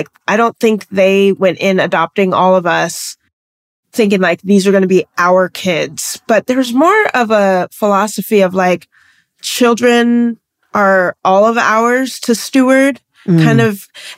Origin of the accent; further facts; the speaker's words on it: Washington, United States; also born or lived in Tennessee; I was born in Tennessee, placed in foster care right out of the hospital, basically, and then was adopted across the country to Washington State.